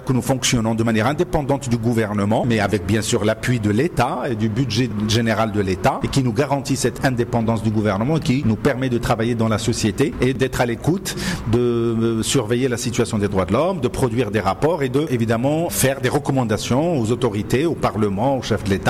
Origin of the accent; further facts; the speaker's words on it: Morocco; Et cette loi, chez nous au Maroc